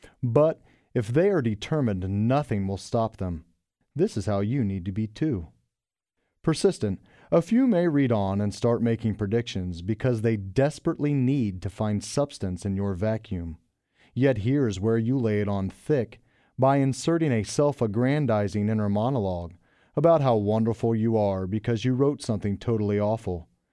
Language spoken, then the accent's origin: English; Kettering, Ohio, United States; I'm from Kettering, Ohio.